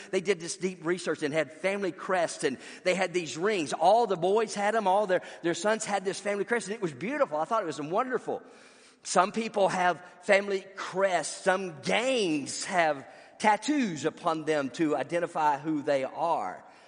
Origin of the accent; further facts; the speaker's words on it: Birmingham, Alabama, United States; born there; I was brought home from the West End Baptist Hospital in Birmingham, Alabama, for God's forever family, to a godly family.